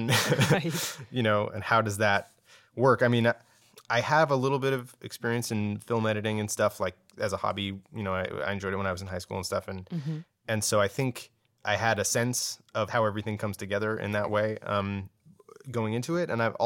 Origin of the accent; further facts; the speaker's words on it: San Jose, California, United States; now in New York, United States; We're all from San Jose. Logan and I are the two members of the team who work remotely. We live in New York and everybody else is in California.